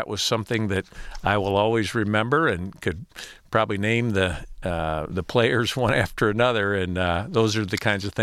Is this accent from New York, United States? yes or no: no; Midland, Michigan, United States; Sure. I grew up in Midland, Michigan. My parents both came to Michigan from Indiana, where they both grew up on farms.